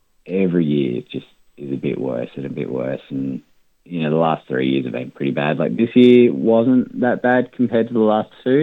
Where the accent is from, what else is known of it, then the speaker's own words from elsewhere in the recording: Cooma, New South Wales, Australia; I have a gallery in my hometown of Cooma